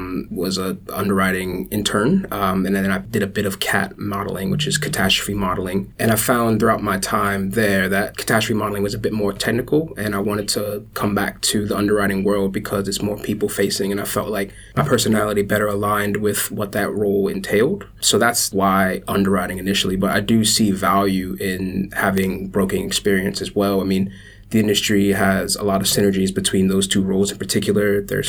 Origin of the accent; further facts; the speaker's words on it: United States; born there; I am American by birth, as you could probably tell, but my mother's Bermudian, so I have dual citizenship there.